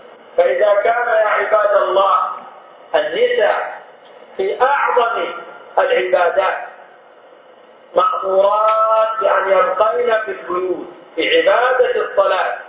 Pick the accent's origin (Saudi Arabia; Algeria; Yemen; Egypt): Saudi Arabia